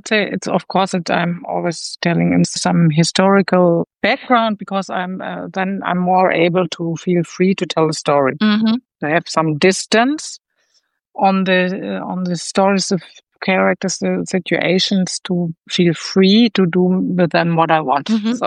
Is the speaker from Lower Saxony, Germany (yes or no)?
yes; Hanover, Lower Saxony, Germany; English is a second language; and we sat in Leipzig together, and I came from Hanover